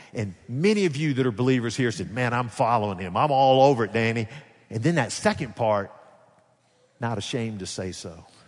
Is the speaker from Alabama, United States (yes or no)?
yes; Alabama, United States; They said, "Where are you from?" I said, "Alabama."